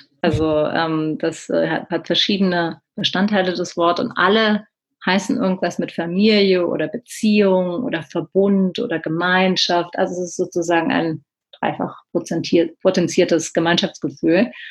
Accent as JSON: {"language": "German", "region": "Berlin", "country": "Germany", "said": "ich bin ja aus Berlin"}